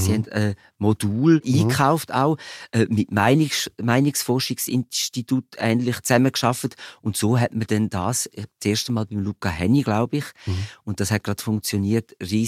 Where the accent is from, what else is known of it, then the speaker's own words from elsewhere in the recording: Switzerland; ich als Schweizer